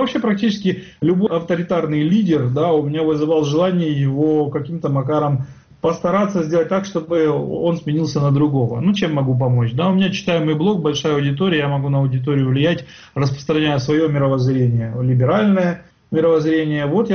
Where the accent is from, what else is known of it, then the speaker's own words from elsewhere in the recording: Kremenchuk, Poltava Oblast, Ukraine; Какой-то парень из Кременчуга. Как я люблю, из Кременчуга. Вот, то есть вообще провинция.